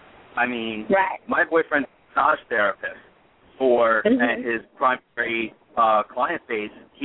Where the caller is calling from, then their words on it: Morristown, New Jersey, United States; I am calling from, I think I'm in Morristown, New Jersey right now. I'm heading to Philadelphia.